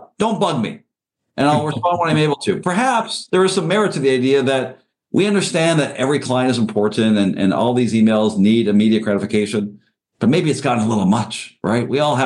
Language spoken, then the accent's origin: English; Canada; God, you know, as a Canadian, you guys don't know anything about snacking